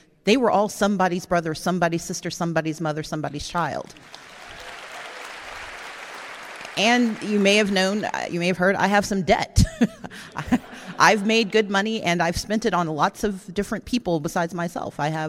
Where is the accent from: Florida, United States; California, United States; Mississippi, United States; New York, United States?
Mississippi, United States; I do know how to shoot. I'm from Mississippi.